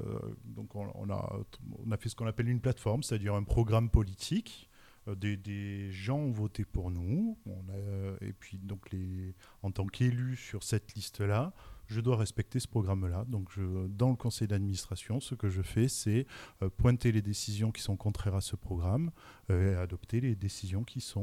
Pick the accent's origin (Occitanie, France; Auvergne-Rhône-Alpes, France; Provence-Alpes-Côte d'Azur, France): Provence-Alpes-Côte d'Azur, France; Marseille; now in Strasbourg, France; Et je me suis retrouvé donc dans ce département de Strasbourg, alors que je venais de Marseille